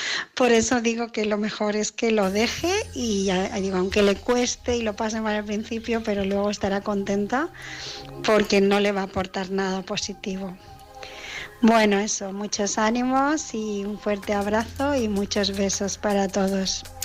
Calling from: Barcelona, Catalonia, Spain; de Barcelona

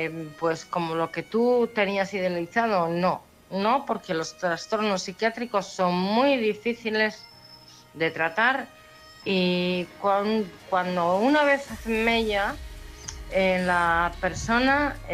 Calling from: Oviedo, Asturias, Spain; de Oviedo.

